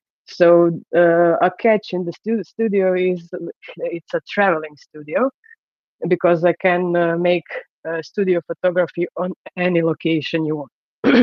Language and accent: English; Croatia; Okay, so I'm from Croatia.